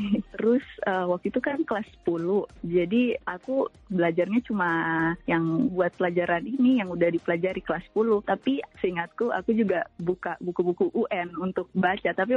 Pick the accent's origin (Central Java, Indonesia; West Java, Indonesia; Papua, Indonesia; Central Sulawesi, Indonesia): Papua, Indonesia; Jayapura; tapi dari SMA saya yang dulu di Jayapura, I already know like 3 other people.